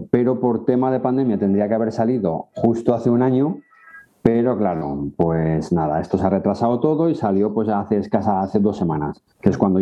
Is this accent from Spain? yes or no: yes; Castellón, Valencian Community, Spain; now in Jaén, Spain; yo no soy de Andalucía, según mi DNI, soy de Castellón, pero bueno, toda mi familia ha sido andaluza